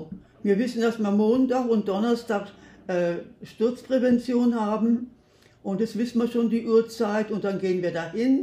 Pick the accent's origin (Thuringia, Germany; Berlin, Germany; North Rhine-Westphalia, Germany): Berlin, Germany; born there; also born or lived in Saxony; Und geboren bin ich in Berlin, bin ein Kriegskind und wir sind durch den Krieg in die erst sind wir nach Sachsen gekommen und dann hierher.